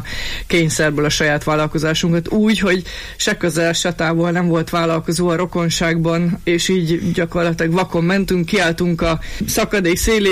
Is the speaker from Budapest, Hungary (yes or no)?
no; Miskolc, Borsod-Abaúj-Zemplén, Hungary; miskolciként, borsodiként nagyon jól ismerjük a térségnek a munkaerőpiacát, hiszen itt nőttünk fel, itt végeztük az egyetemeinket, itt vannak a rokonaink